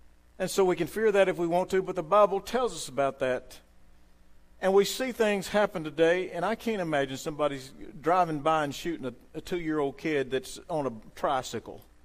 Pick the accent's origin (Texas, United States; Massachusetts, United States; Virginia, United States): Texas, United States; De Leon; In my hometown, the grand metropolis of DeLeon, Texas, population 2,000, not close to anywhere.